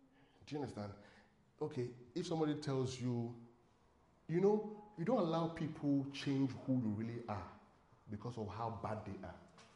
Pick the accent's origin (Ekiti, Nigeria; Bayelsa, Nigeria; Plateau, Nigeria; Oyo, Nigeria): Ekiti, Nigeria; I swear I'm from Nigeria, I'm from Ekiti, the southwest part of Nigeria.